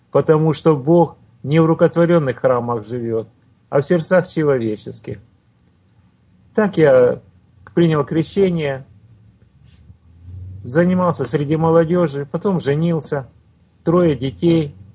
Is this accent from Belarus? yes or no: no; Zaporizhzhia, Zaporizhzhia Oblast, Ukraine; born there; Родился в Запорожье.